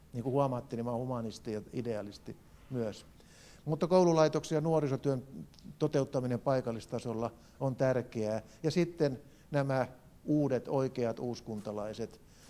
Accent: Tampere, Pirkanmaa, Finland; mä asun Pispalassa, mä oon pispalalainen, mutta tamperelaiseksi mua ei ole hyväksytty, koska tamperelaiset väittää, että mä oon turkulainen, vaikka mä olekaan turkulainen.

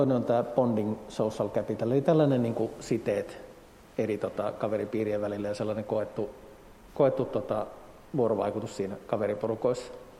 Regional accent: Oulu, North Ostrobothnia, Finland; miten kotikaupungissani Oulussa pystyy harrastamaan lentopalloa

